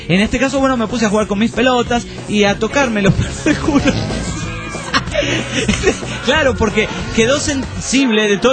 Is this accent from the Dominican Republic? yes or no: no; Trelew, Chubut, Argentina; De donde soy yo.